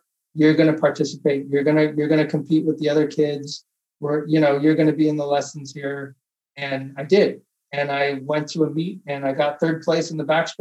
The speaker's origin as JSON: {"language": "English", "town": "Los Angeles", "region": "California", "country": "United States", "tie": "born or raised there", "said": "I grew up in Los Angeles."}